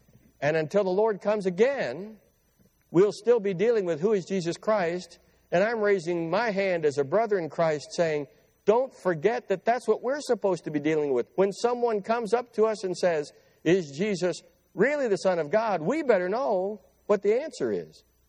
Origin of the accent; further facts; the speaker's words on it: Flat Rock, Michigan, United States; I grew up right in Flat Rock, right between Dearborn and Toledo.